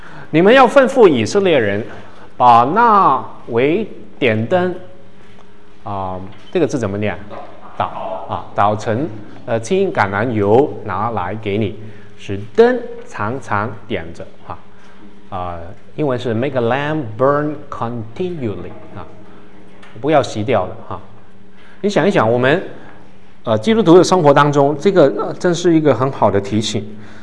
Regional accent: Hong Kong; Chinese is a second language; 我们这些香港国语啊，我在台湾才学国语的，香港长大的背景没有学过国语

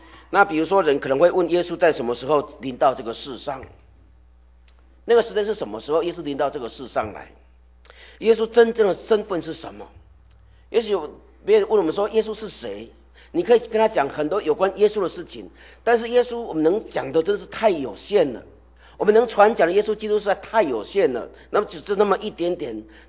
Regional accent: China; 也就是当用我们中国人的话说，是当天时地利人和俱全的时候

